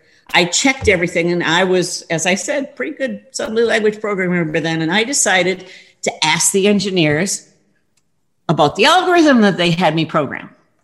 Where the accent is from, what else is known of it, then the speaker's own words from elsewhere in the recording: Milwaukee, Wisconsin, United States; And I came from Milwaukee, so I was nearby, and I got a job there, maybe a couple hour drive from my home.